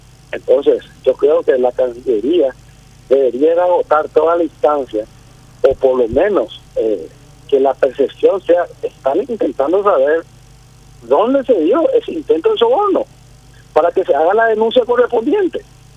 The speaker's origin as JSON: {"language": "Spanish", "country": "Paraguay", "said": "nosotros como paraguayos"}